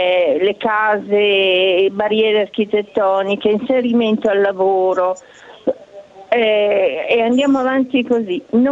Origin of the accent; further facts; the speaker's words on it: Gallarate, Lombardy, Italy; ricordo che io sono di Gallarate